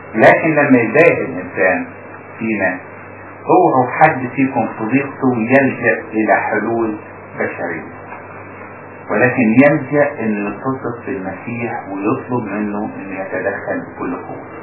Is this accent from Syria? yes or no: no; Upper Egypt, Egypt; وحتى عندنا في الصعيد بيسموه ببساطة النوم، يسموه الموت الصغير.